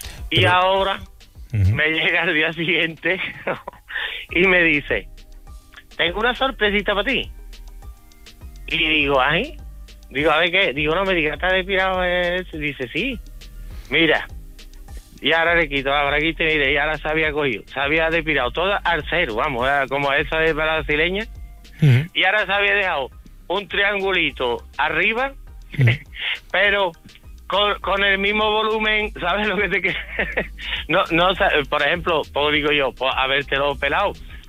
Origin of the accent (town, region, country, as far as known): Seville, Andalusia, Spain